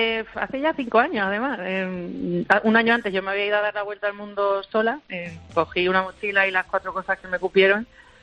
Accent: Fregenal de la Sierra, Extremadura, Spain; En Fregenal de la Sierra, que es un pueblo pequeñito, somos parte de la España vaciada, no llegamos a los 5.000 habitantes

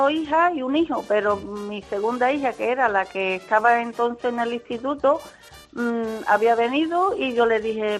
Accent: La Redondela, Andalusia, Spain; now in Sanlúcar, Spain; Bueno, vivo en Sanlúcar, pero soy de La Redondela.

